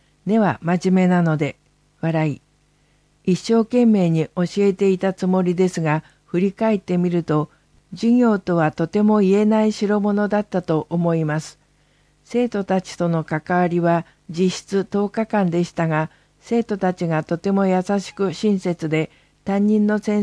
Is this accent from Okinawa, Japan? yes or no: no; Nerima, Tokyo, Japan; 育ちは練馬区の石神井ですから、地元の学校に就職したことになります。